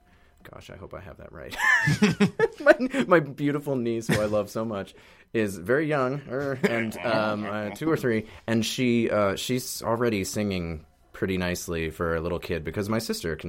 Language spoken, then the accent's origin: English; Boston, Massachusetts, United States; now in Brooklyn, United States; Boston, and outside Boston, yeah. Suburban Boston.